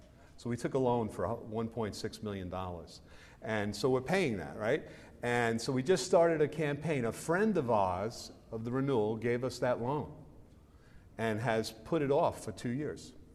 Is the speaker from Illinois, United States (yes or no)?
no; Brooklyn, New York, United States; now in West Virginia, United States; Now, it wasn't that way when I grew up in Brooklyn. In fact, when I moved to West Virginia